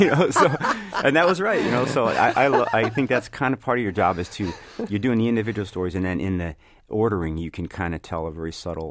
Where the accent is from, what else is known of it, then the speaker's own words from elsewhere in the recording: Illinois, United States; when I grew up in the South Suburbs, and my dream as a kid was to go to Old Town